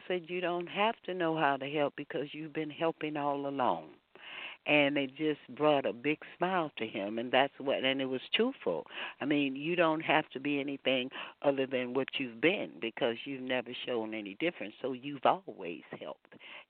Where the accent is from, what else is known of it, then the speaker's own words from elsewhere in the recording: the South, United States; growing up in the South, you grow up a little bit different.